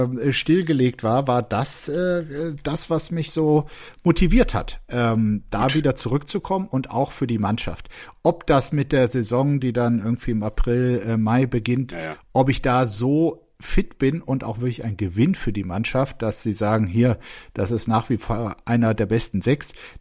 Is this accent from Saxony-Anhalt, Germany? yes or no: no; Bergisch Gladbach, North Rhine-Westphalia, Germany; Ich komme auch nicht aus Mönchengladbach, sondern aus Bergisch Gladbach.